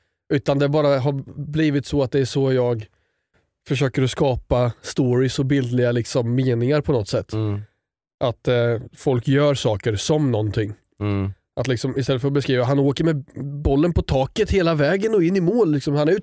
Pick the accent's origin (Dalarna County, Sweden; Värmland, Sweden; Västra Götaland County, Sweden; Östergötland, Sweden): Östergötland, Sweden; accent: Östgöta dialect; Jag tror min östgötska försvinner ju.